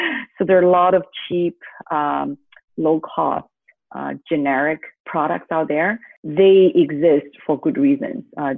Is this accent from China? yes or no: yes; China; I think having grown up in China, having grown up in a society where it's fairly homogeneous, so I was quite lucky.